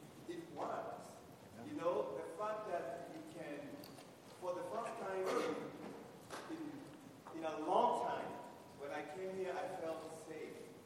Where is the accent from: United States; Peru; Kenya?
Kenya; like, I'm from Kenya.